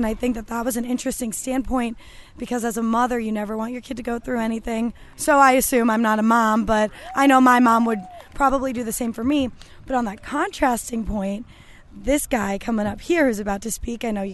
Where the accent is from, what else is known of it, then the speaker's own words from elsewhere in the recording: Illinois, United States; I'm not from Indiana, but I'm from the west suburbs of Chicago.